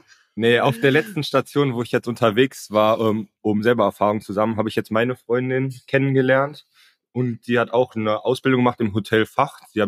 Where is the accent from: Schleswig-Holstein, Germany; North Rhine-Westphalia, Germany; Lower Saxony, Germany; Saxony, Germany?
North Rhine-Westphalia, Germany; Kevelaer; Kevela für mich ist einfach Heimat. Also natürlich fühle ich mich sehr verbunden natürlich mit unserem Restaurant, das Alt Derb. Aber ich bin da im Endeffekt auch groß geworden, ne? Und im Kevela, jeder kennt im Endeffekt jeden